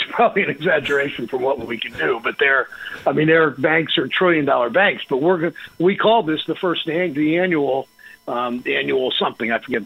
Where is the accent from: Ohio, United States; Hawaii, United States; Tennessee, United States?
Ohio, United States; Mansfield; I grew up in Mansfield, as I said on the show, and there's like a Mansfield Tire and a Westinghouse